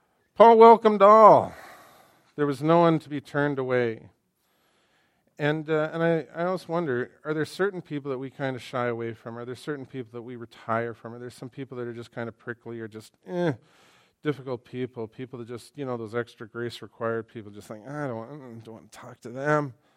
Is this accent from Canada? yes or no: yes; Vancouver, British Columbia, Canada; but then we're from Vancouver, so I don't know.